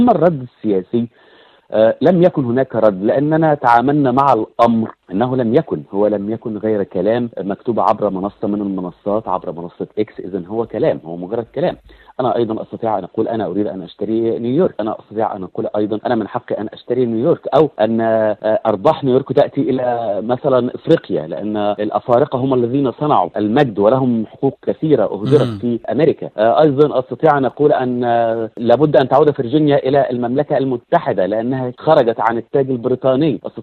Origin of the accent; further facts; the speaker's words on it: Egypt; وقمنا معه بعمل الواجب على حد وصفنا كمصريين